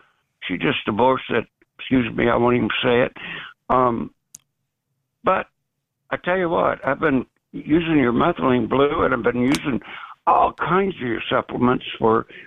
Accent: Dallas, Texas, United States; I am from Dallas. I grew up in the Park Cities. My dad was a rocket scientist.

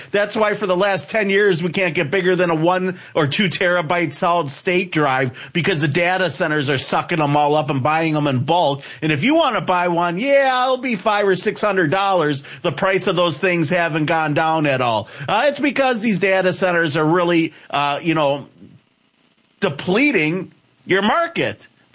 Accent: Wisconsin, United States; I'm from Wisconsin. That's where I got this silly accent from, right? People north of Illinois can understand me completely.

